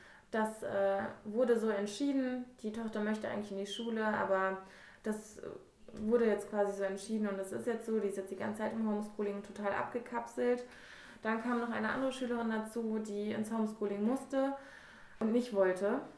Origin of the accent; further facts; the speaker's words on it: Hannover, Lower Saxony, Germany; ich bin 28 und Lehrerin an einer IGS in Hannover. Genau, ich komme ursprünglich aus der Nordstadt, ich war auch hier selber auf einer IGS